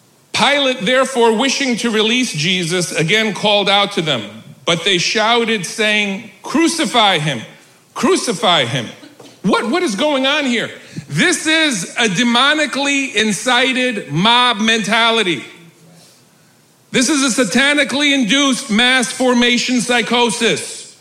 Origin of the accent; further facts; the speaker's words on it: Queens, New York, United States; I was raised in Queens. I remember when I became a Mets fan.